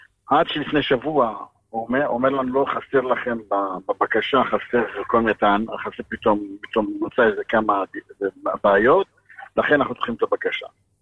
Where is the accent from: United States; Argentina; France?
France; Hebrew is a second language; אנחנו צרפתים ברמה, זה לא רמה שלנו